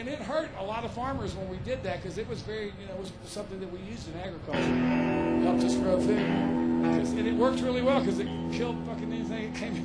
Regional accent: Texas, United States; moved away as an adult; now in Tennessee, United States; And in Tennessee, when I moved there from Texas when I was 19, there were no red-tailed hawks.

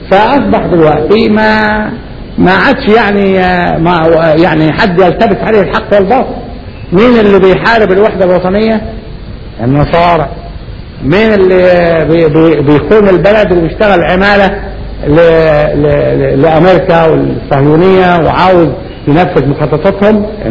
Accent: Upper Egypt, Egypt; انا اعرف ان احنا عندنا في الصعيد

